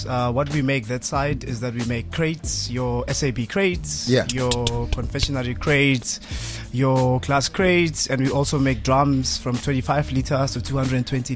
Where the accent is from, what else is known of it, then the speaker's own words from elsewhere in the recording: Mamelodi, Gauteng, South Africa; also born or lived in Trinityville; I was born in Trinityville, 79, and then my parents moved to Mamelodi, and that's where it all started.